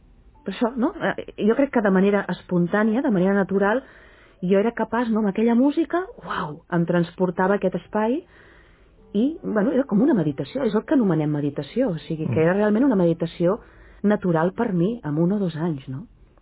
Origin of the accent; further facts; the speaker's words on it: Sabadell, Catalonia, Spain; Vaig néixer a Sabadell, sí, sabadellenca. I això va passar a Sabadell.